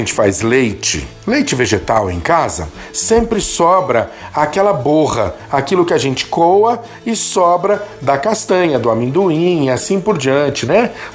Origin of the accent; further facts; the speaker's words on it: São Paulo, Brazil; Eu sou paulista, né?